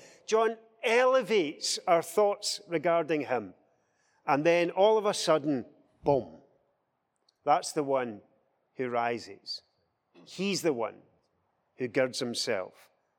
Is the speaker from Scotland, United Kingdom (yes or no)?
yes; Scotland, United Kingdom; I'm a Scotsman.